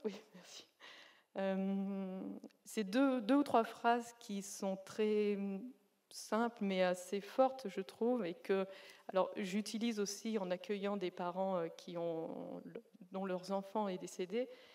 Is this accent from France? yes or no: yes; Auvergne-Rhône-Alpes, France; je suis de Savoie.